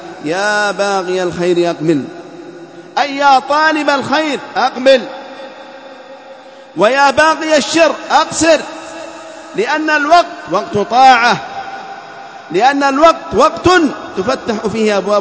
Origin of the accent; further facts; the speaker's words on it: Yemen; في بلادنا اليمن